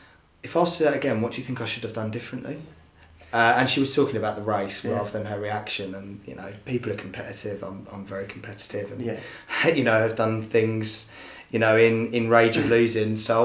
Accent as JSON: {"language": "English", "country": "United Kingdom", "said": "You know, we're British, stiff upper lip."}